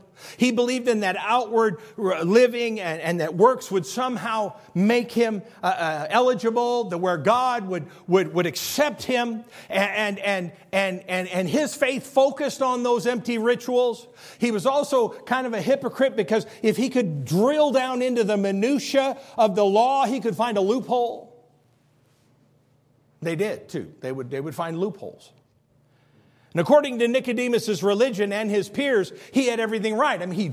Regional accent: Illinois, United States; Okay, I'm from Illinois, so sometimes I don't get it right.

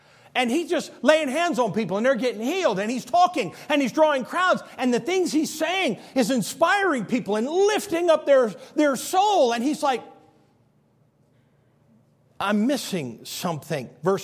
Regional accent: Illinois, United States; Okay, I'm from Illinois, so sometimes I don't get it right.

